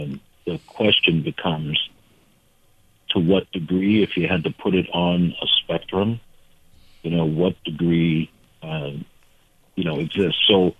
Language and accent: English; Vermont, United States; It's frustrating as a human being, as a Vermonter, you know, as an American.